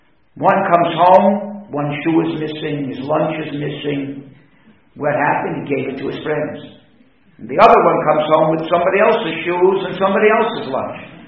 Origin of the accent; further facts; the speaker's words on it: United States; As an American, I say we're going to little league practice, baseball practice, with baseball bats in our hands.